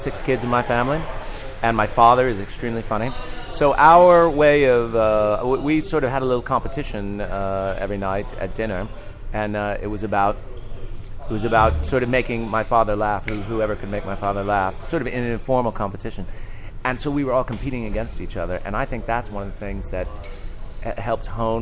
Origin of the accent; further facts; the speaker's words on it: United States; now in United Kingdom; No, I'm American, but I've been in the UK since 2000.